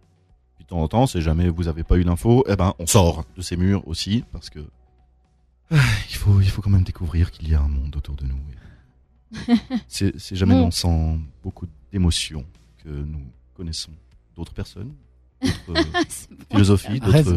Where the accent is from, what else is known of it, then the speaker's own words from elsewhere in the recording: Switzerland; Comme ça, entre guillemets, pour nous, chez nous en Suisse